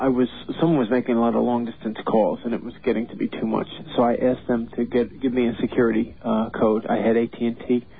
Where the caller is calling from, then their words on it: New York, United States; Yeah, Long Island, Suffolk County.